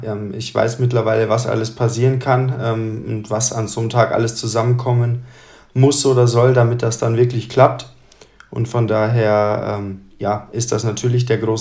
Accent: Bavaria, Germany; Ich bin in diesem Seelendorf geboren. Aufgewachsen bin ich tatsächlich in der Nachbarstadt von Zwiesel. Das ist Fichtach im Bayerischen Wald.

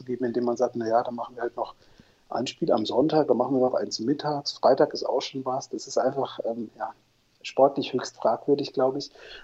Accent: North Rhine-Westphalia, Germany; born there; now in Leipzig, Germany; Gut, ich wohne in Leipzig, ich fände es unheimlich lustig. Ich bin Ostwestfale, gebürtiger

